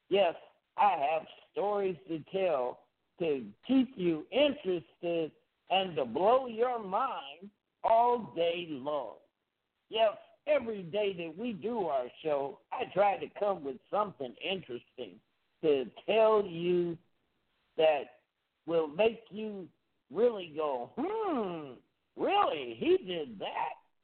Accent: Los Angeles, California, United States; I grew up in South Central Los Angeles.

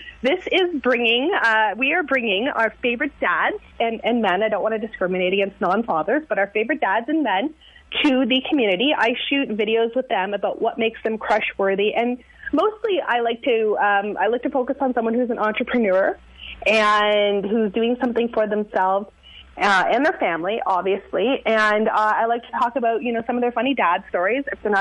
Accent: Toronto, Ontario, Canada; so he's from Vancouver, I'm from Toronto.

